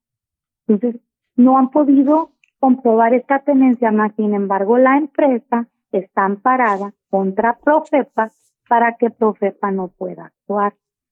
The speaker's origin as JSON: {"language": "Spanish", "region": "Sinaloa", "country": "Mexico", "said": "las comunidades que estamos en la Bahía de Ohuira, somos habitantes o somos ciudadanos de bajo nivel? ¿No somos mexicanos acaso?"}